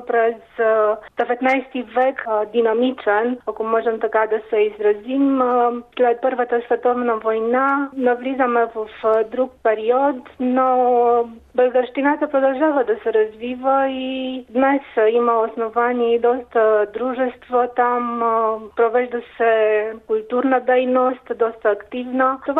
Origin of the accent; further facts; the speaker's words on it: Vinga, Arad County, Romania; Защото по майчина линия съм банатска българка от село Винга, окръга Рад, Западна Румъния. И естествено съм израснала в това село, така че обяснимо е.